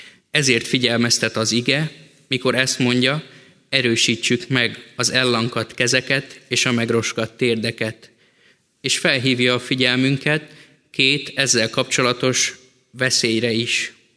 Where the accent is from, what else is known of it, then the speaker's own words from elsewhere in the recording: Great Hungarian Plain, Hungary; amit az Alföldön, ahonnan származom, könnyen ki tud próbálni az ember